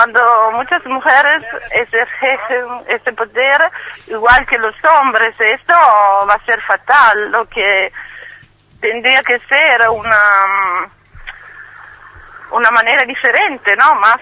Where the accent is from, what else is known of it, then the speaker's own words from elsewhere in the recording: Italy; lo que queremos como mujeres italianas que vivimos en otros países es que vivir afuera no significa que hemos olvidado nuestro país.